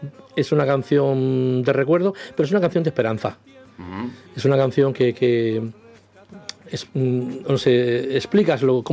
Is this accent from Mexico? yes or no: no; Sanlúcar de Barrameda, Andalusia, Spain; now in Barcelona, Spain; Y dijo, oye, pues sí, porque yo soy de Sanlúcar.